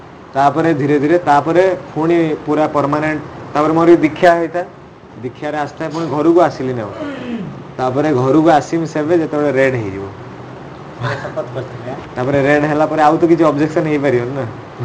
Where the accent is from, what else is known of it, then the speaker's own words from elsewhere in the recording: Bhadrak, Odisha, India; ପଚାରିଲେ ତମେ କେଉଁଠୁ ବିଲଙ୍ଗ କର, କହିଲି ମୁଁ ଭଦ୍ରକରୁ